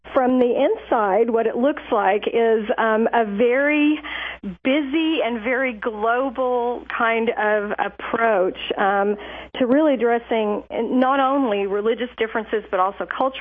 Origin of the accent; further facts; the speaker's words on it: Oklahoma, United States; We attended church. I grew up in Oklahoma and went to a Methodist church growing up.